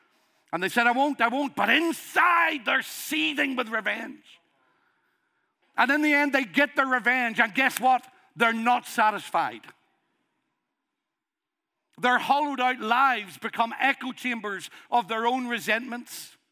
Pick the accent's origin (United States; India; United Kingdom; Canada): United Kingdom; Northern Ireland; I am from Northern Ireland. Did you notice? Sometimes people say to me, what's your accent? And I'll say, I don't have an accent. I have a dialect. Of course, I have an accent.